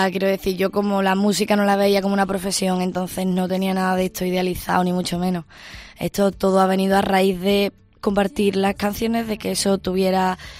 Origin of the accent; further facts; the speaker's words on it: Punta Umbría, Andalusia, Spain; estaremos en Punta Umbría, en mi pueblo